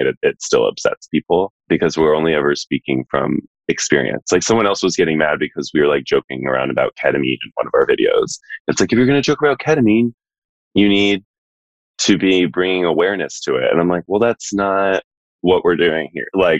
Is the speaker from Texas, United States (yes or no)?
yes; Texas, United States; I'm from Texas, so I was like, I'm not gonna get on a plane to go home, I'll just suffer.